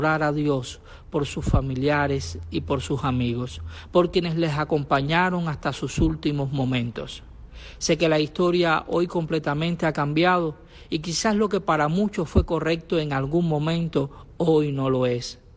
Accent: Cuba; como cristianos y como cubanos

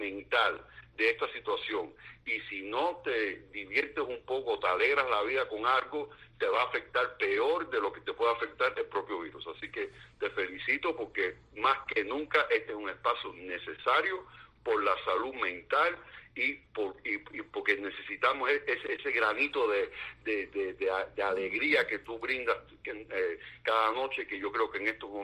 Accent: Cuba; porque soy cubano y me duele.

